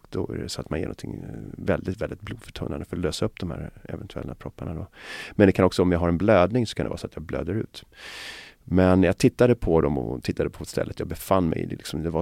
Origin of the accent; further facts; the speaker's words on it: Botkyrka, Stockholm County, Sweden; jag växte upp dels i Mälarhöjden då när jag var liten, och sen så växte jag upp i Alby Botkyrka